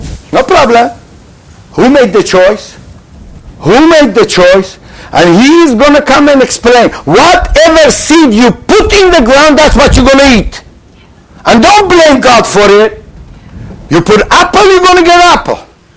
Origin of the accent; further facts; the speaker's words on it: Katamon, Jerusalem District, Israel; I saw this with, I'm a boy from Katamon. It was close to the Kfar of Arabim.